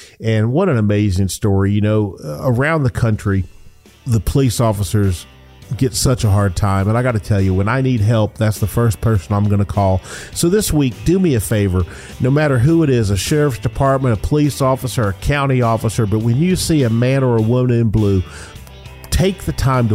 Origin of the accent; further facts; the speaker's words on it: Georgia, United States; also born or lived in Atlanta; now in Charlotte, United States; people know that I'm from Georgia, lived in Atlanta most of my life, or a lot of it.